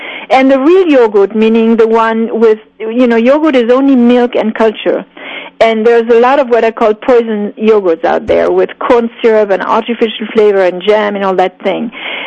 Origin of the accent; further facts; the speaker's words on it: United States; But I am an American, too.